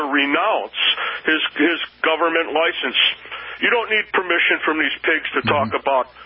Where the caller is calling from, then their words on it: Milwaukee, Wisconsin, United States; I'm calling from Milwaukee, Wisconsin tonight.